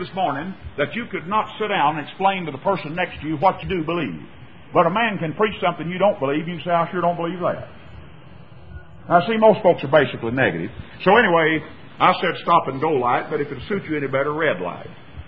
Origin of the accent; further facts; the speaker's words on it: Graham, Texas, United States; My hometown, actually I live 8 miles out of town, but my hometown, Graham, Texas, like a lot of West Texas towns, is built on a huge square.